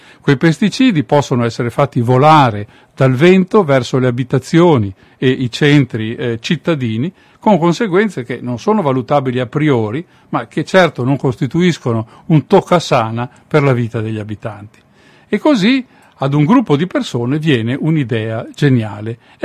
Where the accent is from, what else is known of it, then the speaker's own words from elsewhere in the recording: Trentino-Alto Adige, Italy; la notizia di cui mi parla si riferisce al Trentino Alto Adige, la mia terra natale